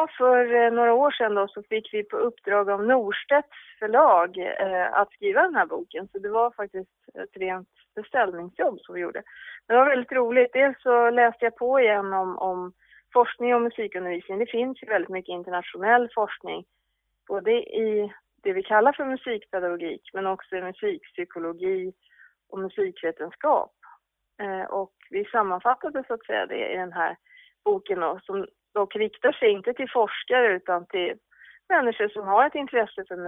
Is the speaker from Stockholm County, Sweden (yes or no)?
yes; Ekerö, Stockholm County, Sweden; men jag bytte namn för några år sedan. Och jag är uppväxt på Ekerö utanför Stockholm.